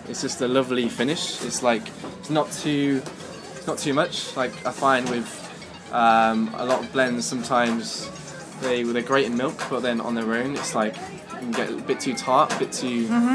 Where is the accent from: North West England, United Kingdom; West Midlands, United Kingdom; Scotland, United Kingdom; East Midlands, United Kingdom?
East Midlands, United Kingdom; Lincoln; when I was at music college in my hometown, I was always going to the best coffee shop in the city, a place called Coffee Aroma in Lincoln.